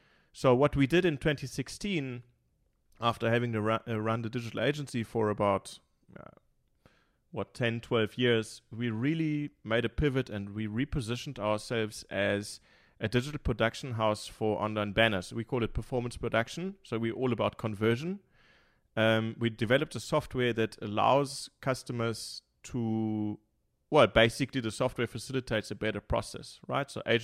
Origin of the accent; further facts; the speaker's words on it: Munich, Bavaria, Germany; English is a second language; Right. I'm from Munich, so I'm born and bred in Munich.